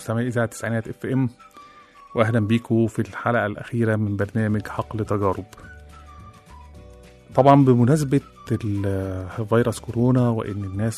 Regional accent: Egypt; طبعا تعرفين مشكلة الصنايعي عندنا في مصر بيبقى فيلم تاني خالص

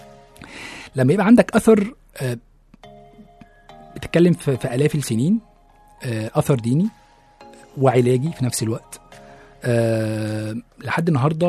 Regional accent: Egypt; الأقصر وأسوان إحنا حتى كمصريين يعني من الحاجات أو من الأماكن اللي مش ناس كتيرة جدا زارتها

